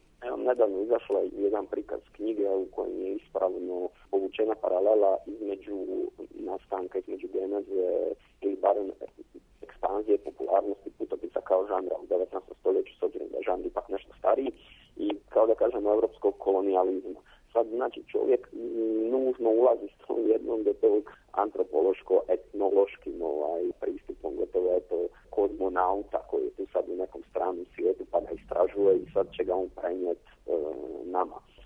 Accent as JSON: {"language": "Croatian", "country": "Croatia", "said": "ja ipak dolazim iz Hrvatske"}